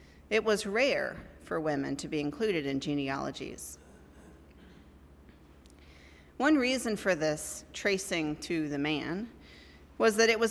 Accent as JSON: {"language": "English", "town": "Memphis", "region": "Tennessee", "country": "United States", "tie": "born there", "said": "Now, Tennessee, my home state, Tennessee from Memphis, where I was born, to the Great Smoky Mountain National Park"}